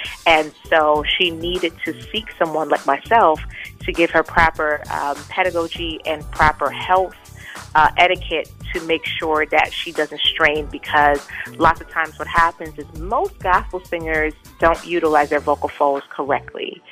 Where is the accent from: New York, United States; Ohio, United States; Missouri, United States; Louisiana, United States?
New York, United States; Brooklyn; born there; I was born in Brooklyn, New York.